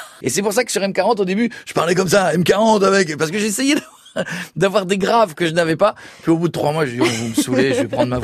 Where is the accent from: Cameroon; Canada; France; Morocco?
France; Royan, Nouvelle-Aquitaine; quand j'étais gamin à Royan